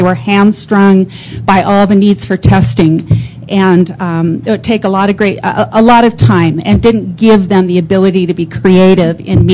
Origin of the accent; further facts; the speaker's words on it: Loveland, Colorado, United States; I'm from Loveland up north, and all of my children were educated in the Thompson R2J district.